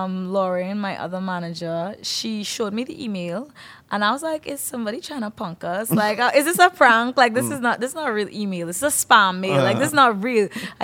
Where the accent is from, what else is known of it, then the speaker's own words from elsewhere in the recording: Trinidad & Tobago; I'm from Trinidad and Tobago, but I represent for the Caribbean